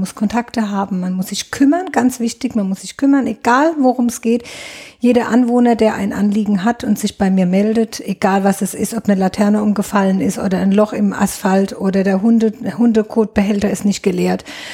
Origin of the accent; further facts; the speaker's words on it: Neustadt an der Weinstraße, Rhineland-Palatinate, Germany; Ich bin gebürtige Neustadterin, komme aus dem Afrikaviertel. Das ist Luftlinie 3 Kilometer von hier, direkt hinter dem Leibniz-Gymnasium steht mein Elternhaus. Und bin hier auch nie weggegangen.